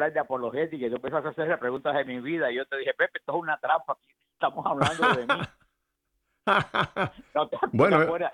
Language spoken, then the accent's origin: Spanish; Cuba; Mi familia, una familia muy católica, y yo nací en la Cuba comunista